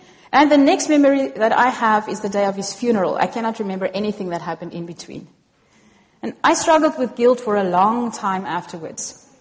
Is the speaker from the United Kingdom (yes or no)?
no; Kalahari, South Africa; also born or lived in Cape Town; I was born in Cape Town. That's Table Mountain, South Africa, but grew up in the Kalahari Desert.